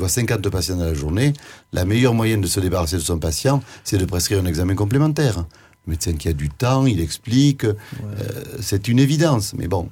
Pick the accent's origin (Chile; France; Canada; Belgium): France; Occitanie; moi je suis originaire du sud d'Aveyron